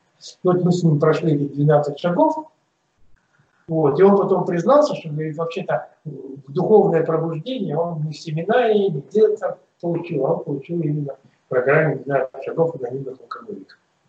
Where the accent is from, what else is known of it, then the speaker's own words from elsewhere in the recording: Irkutsk, Irkutsk Oblast, Russia; Я из Иркутска.